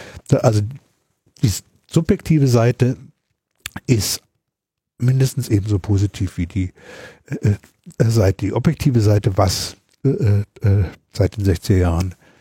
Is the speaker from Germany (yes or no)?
yes; Berlin, Germany; über die Rebellionen in Berlin, meiner Heimatstadt